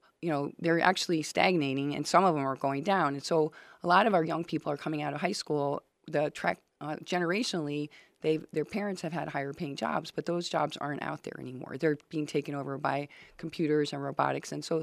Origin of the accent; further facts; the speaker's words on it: New York, United States; I grew up outside of a big city. I grew up the same distance Celine is from Detroit. I grew up outside of New York City.